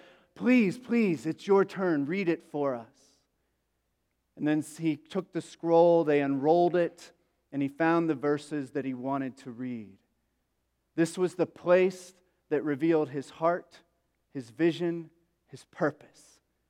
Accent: Paintlick, Kentucky, United States; I would call Paintlick, Kentucky, my hometown. And so sometimes I go back to the place where I came from, even though I haven't been for quite some time.

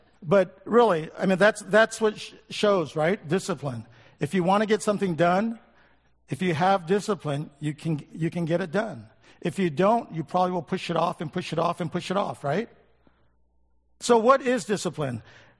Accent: Okinawa, Japan; I grew up in Okinawa, Japan, where there was a lot of U.S. military people there.

